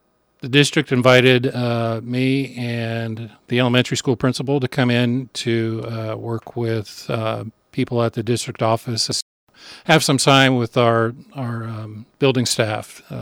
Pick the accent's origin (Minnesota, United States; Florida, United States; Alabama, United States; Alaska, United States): Alaska, United States; Wrangell; now in Nome, United States; I'm from Alaska. I was born and raised in Southeast Alaska in Wrangell.